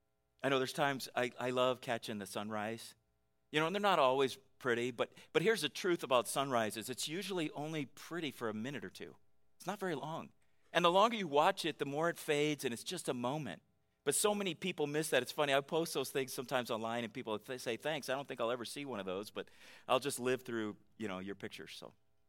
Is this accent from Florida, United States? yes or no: no; California, United States; moved away as an adult; I grew up in California where you don't want to go to a bathroom in a gas station in California.